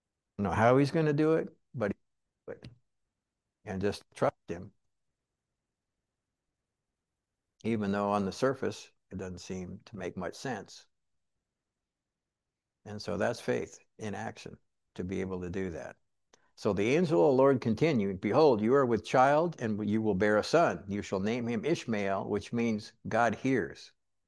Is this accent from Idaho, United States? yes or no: yes; Boise, Idaho, United States; born there; mom went to a different high school after I was born in Boise there